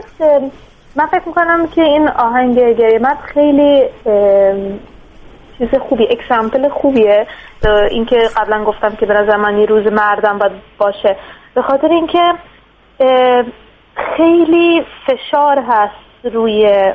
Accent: Iran; من ایرانی هستم

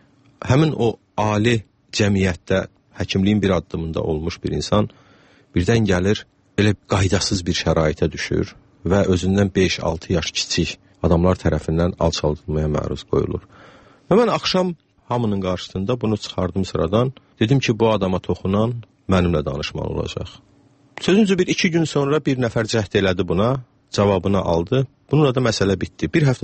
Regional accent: Shamkir, Shamkir District, Azerbaijan; also born or lived in Ganja; doğulmuşam. Bunun da səbəbi ondan ibarət olub ki, o zaman Şəmkirdə doğum evi olmayıbdı. Amma Şəmkirdə böyümüşəm, 7 yaşımadək Təzəkənddə, sonra rayon mərkəzində, məktəb yaşımacan nənəmin, babamın yanında böyümüşəm.

